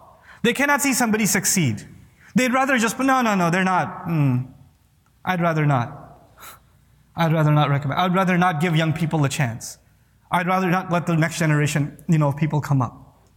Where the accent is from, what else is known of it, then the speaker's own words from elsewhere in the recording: Pakistan; because I'm from Pakistan, I give a Pakistani example.